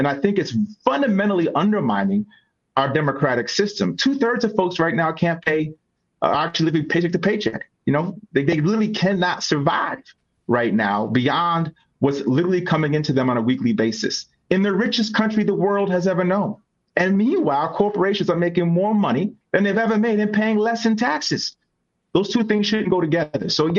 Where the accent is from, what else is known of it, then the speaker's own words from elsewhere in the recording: Schenectady, New York, United States; so I grew up in Schenectady, working class family. My parents worked for General Electric back when GE had a major presence in upstate New York.